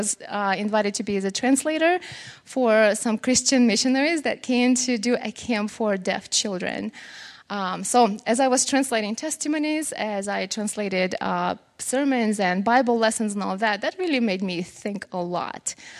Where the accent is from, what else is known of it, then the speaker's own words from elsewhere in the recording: Russia; English is a second language; I grew up in Russia. I was born there, and I grew up back in the day when people there were still building a perfect society without God. This was an atheist society